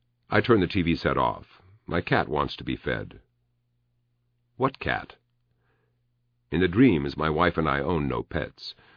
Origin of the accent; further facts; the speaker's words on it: Berkeley, California, United States; I grew up in Berkeley and have the typical Berkeley left-wing socialist conscience, with its suspicion of the cushy life.